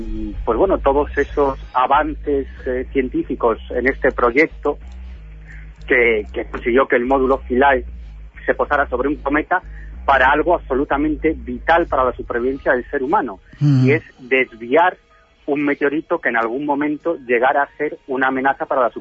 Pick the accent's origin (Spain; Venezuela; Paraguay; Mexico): Spain; Galicia; la próxima semana estaré por mi tierra, por Galicia